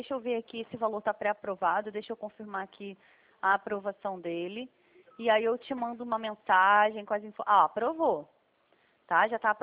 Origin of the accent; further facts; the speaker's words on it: Rio de Janeiro, Brazil; a gente é aqui do Rio mesmo.